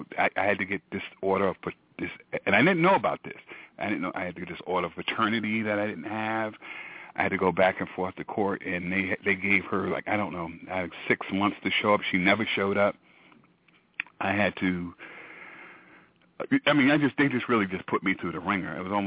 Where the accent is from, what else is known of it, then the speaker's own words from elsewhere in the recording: Brooklyn, New York, United States; also born or lived in Harlem; I'm from, I was born in Harlem, but raised in Brownsville, Brooklyn, and moved to East New York. And, now I'm between Brooklyn and Jersey City.